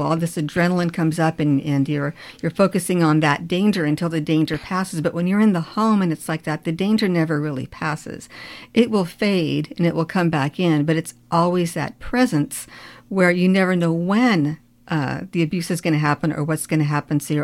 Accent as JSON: {"language": "English", "country": "United States", "said": "I thought, I'm American. I didn't commit a crime. I can go home anytime I want."}